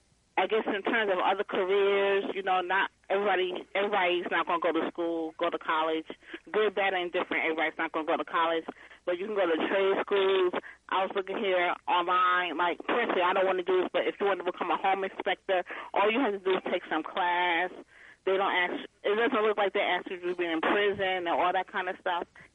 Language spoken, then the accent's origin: English; New York, United States; I'm not saying leave New York. I'm from New York and I love New York.